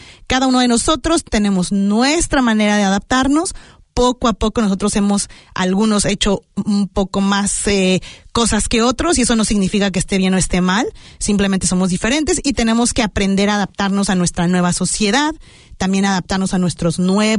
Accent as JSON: {"language": "Spanish", "country": "Mexico", "moved": "yes", "said": "Una de las razones incluso por las cuales me fui de México fue el tráfico."}